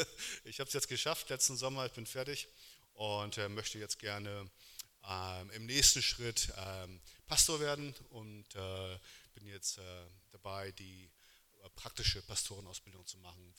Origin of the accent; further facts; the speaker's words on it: Hamburg, Germany; now in Wunstorf, Germany; Ich bin gebürtiger Hamburger. Vielleicht hört man das immer im Dialekt. Und wohne jetzt seit ungefähr 12 Jahren mit meiner Frau und unserem Sohn in Niedersachsen, in der Nähe von Hannover, Wunsdorf, am schönen Steyrhuder Meer